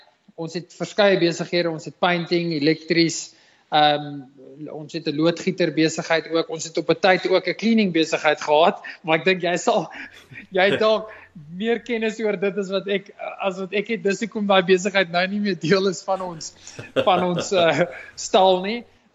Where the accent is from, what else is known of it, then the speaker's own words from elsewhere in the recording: Pietermaritzburg, KwaZulu-Natal, South Africa; Ek het groot geword in Pietermaritzburg Bay. Ek het op 'n plaas groot geword. Ons het sitrus en melkbeeste gehad.